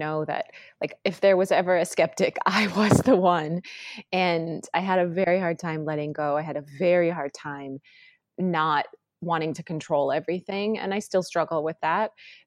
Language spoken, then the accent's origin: English; North Dakota, United States; also born or lived in Washington, D.C. / Los Angeles; And for me, I grew up in North Dakota.